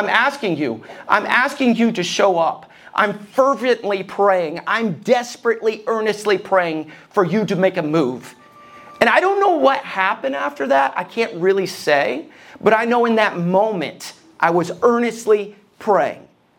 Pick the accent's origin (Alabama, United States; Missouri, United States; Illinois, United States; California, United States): Alabama, United States; also born or lived in Detroit, Michigan; I was born in Detroit, Michigan. It's the armpit of Michigan. And I was born there, and then we went from Egypt to the Promised Land, Alabama, and that's where I grew up.